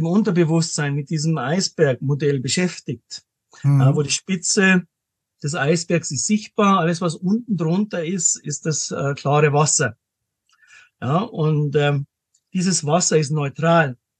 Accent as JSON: {"language": "German", "town": "Munich", "region": "Bavaria", "country": "Germany", "said": "bin 57, bin aus München, lebe auch in München, war aber schon viel auf der Welt unterwegs."}